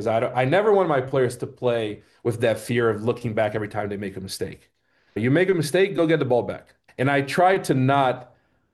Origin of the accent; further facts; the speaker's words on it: Brazil; When I grew up in Brazil